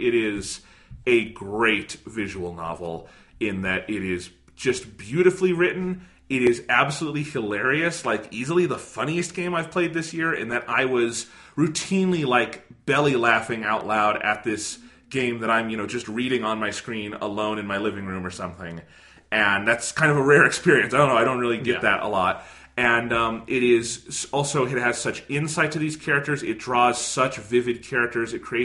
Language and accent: English; United States; But I was still, you know, a kid growing up in the United States in this era.